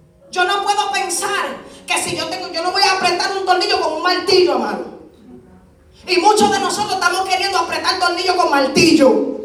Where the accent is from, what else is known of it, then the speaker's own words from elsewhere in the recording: Brooklyn, New York, United States; yo soy dominicana y soy de Brooklyn.